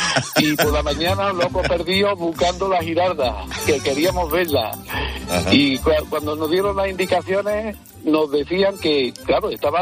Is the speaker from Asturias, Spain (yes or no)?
no; Granada, Andalusia, Spain; nosotros somos de Granada